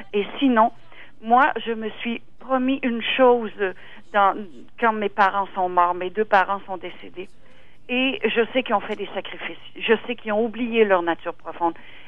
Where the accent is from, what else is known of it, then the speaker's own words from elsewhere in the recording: Rivière-aux-Nord, Quebec, Canada; Je viens des shows western chez nous à Rivière-aux-Nord parce que c'était les seuls shows qui se déplaçaient.